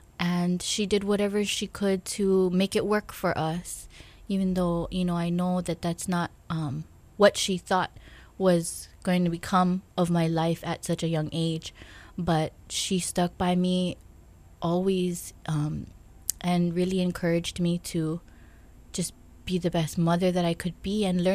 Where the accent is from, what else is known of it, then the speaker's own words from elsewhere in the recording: Kaneohe, Hawaii, United States; I grew up on island of Oahu in Hawaii, mainly on the Kaneohe side, windward side.